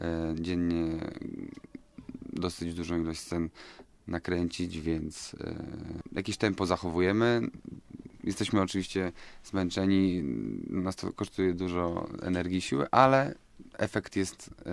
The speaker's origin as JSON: {"language": "Polish", "town": "Łódź", "region": "Łódź Voivodeship", "country": "Poland", "tie": "born there", "said": "Bardzo lubię Łódź, tym bardziej, że jestem urodzony w Łodzi."}